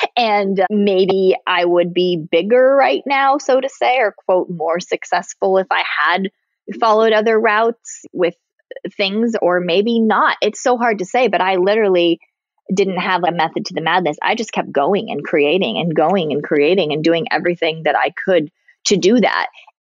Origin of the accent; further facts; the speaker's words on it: Indonesia; growing up in Indonesia, I always call it like the masters of illusion.